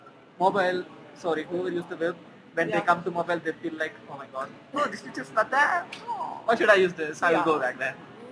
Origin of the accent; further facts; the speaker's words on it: Bangalore, Karnataka, India; I'm from India.